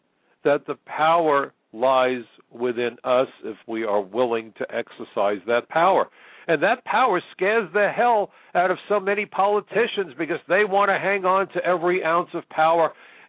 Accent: New York, United States; accent: New York; I'm a New Yorker. If you can't tell by my accent, I even went to Brooklyn College. You can't be more Brooklyn or New York than that.

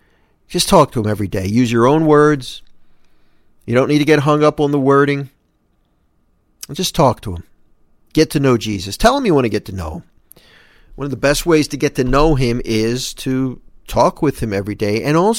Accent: New Jersey, United States; A lot of times I would tell people I'm from New Jersey and they think automatically North Jersey, up around New York, but that's not where I'm from. I'm from Philly, Jersey.

